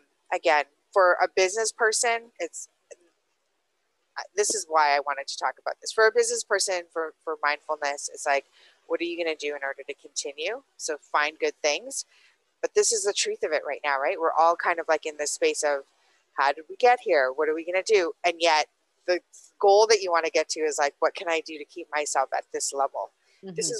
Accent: Toronto, Ontario, Canada; I don't have Rona. I am from Toronto, and I'm not planning to bring it anywhere.

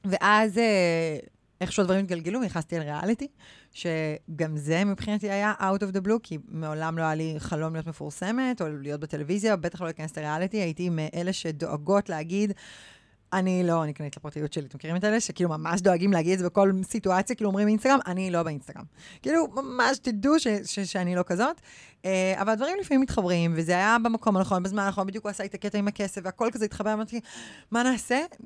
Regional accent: Ra'anana, Central District, Israel; גדלתי ברעננה, הסביבה שלי הייתה סביבה מאוד מבוססת, כל החברות שלי, אתם יודעים, הורים ביחד, שלושה ילדים, כלב, מעלית בבית, אוטו בגיל 17, ואני התחלתי לעבוד בגיל 14.

